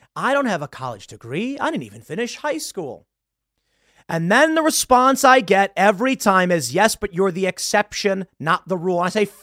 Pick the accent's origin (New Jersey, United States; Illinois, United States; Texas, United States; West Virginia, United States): Illinois, United States; Chicago; Maybe it's because I grew up in South Side of Chicago.